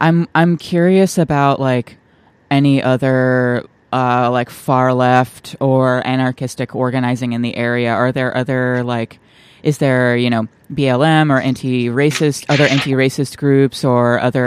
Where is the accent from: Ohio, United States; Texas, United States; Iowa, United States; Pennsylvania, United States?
Pennsylvania, United States; I remember when I'm from Pennsylvania too myself, and I remember when I was growing up in like the 80s and 90s.